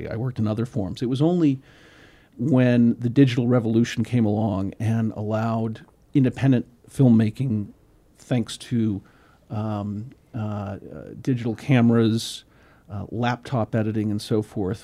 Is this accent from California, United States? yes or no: yes; Los Angeles, California, United States; I was born in Los Angeles and grew up literally riding my bike on the back lot of the UCLA Film School